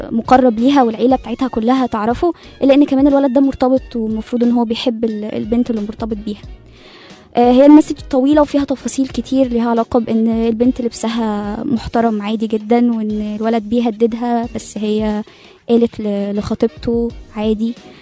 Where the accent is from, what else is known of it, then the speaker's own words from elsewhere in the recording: Egypt; نسبة التحرش عندنا في مصر 99.3